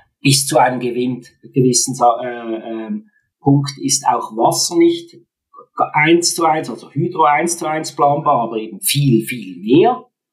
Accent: Switzerland; das sage ich als Schweizer

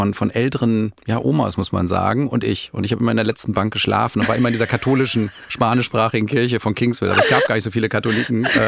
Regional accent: Dortmund, North Rhine-Westphalia, Germany; Meine Eltern waren nach Dortmund zurückgekehrt. Wir kamen damals, also wir kommen aus Dortmund und meine Eltern waren nach Hause zurückgekehrt

